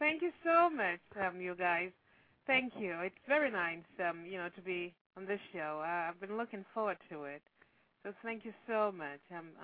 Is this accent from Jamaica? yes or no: no; Lagos, Nigeria; now in Los Angeles, United States; Well, you know, I was born in Lagos, Nigeria. I'm from Nigeria.